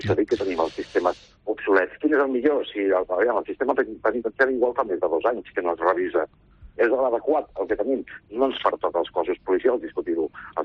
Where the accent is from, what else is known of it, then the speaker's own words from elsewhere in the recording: Barcelona, Catalonia, Spain; Veritablement, com a barceloní, pues a mi em molesta molt que succeeixi això